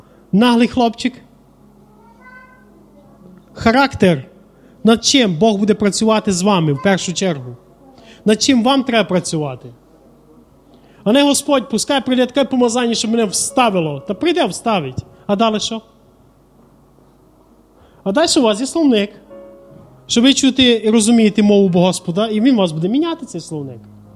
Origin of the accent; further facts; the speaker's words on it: Zakarpattia Oblast, Ukraine; У нас на Закарпатті кажуть лазово.